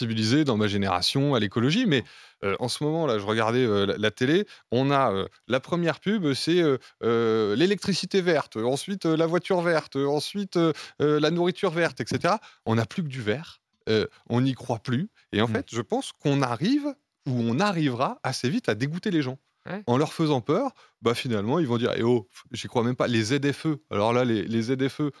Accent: France; Non, moi je suis français.

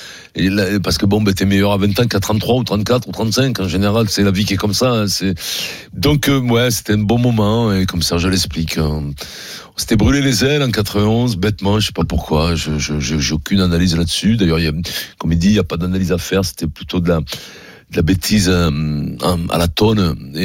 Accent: Paris, Île-de-France, France; born there; Oui, je suis né à Paris.

